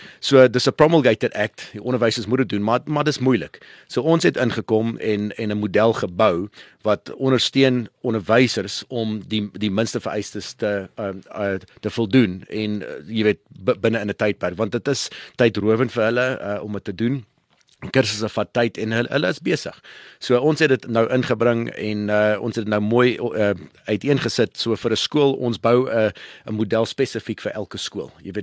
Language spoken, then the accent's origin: Afrikaans; Gauteng, South Africa; also born or lived in Durban; Ek was gebore in Durban, maar groot geword hier in die ou Transvaal wat nou Gauteng is. Ek was op skool by JP, baie trotse JP boy.